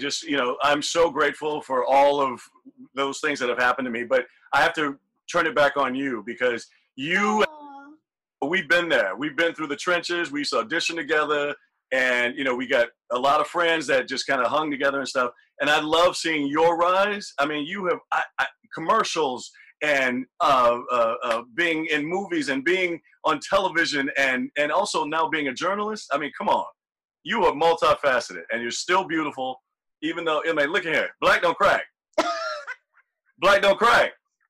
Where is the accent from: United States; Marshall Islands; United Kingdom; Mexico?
United States; the South; And I just remember growing up in the South, my mom would always say, I don't understand why folks will have this beautiful car, but yet they live in a shack.